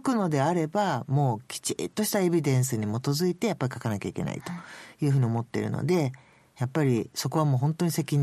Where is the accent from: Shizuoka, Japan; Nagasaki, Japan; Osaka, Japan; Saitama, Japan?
Osaka, Japan; accent: Osaka dialect; 私が喋るのは大阪弁か英語かどっちかですので、